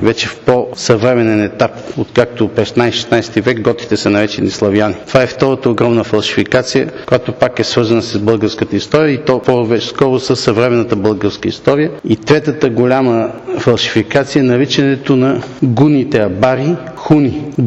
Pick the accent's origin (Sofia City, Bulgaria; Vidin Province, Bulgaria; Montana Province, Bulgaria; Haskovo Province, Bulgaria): Montana Province, Bulgaria; Berkovitsa; аз съм от Берковица